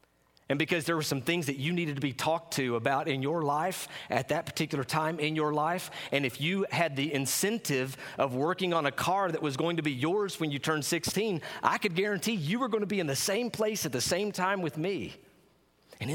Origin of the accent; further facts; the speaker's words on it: Bristol, Tennessee, United States; an aluminum canning plant in the city where I grew up in Bristol, Tennessee.